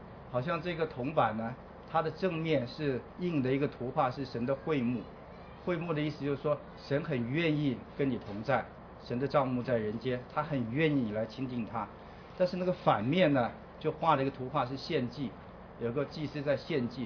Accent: China; 啊，我们中国人对吃比较有兴趣，所以我们来花点时间来看这个饮食的律法。

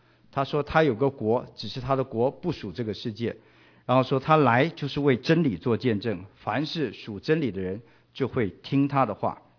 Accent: China; 那我们中国人把这种告法叫做诬以谋反

